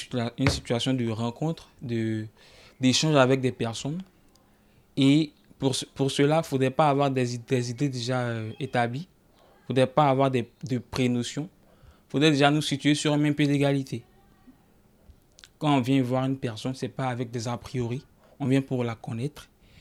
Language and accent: French; Côte d’Ivoire; now in Tours, France; Je viens de Côte d'Ivoire, c'est-à-dire je suis étranger.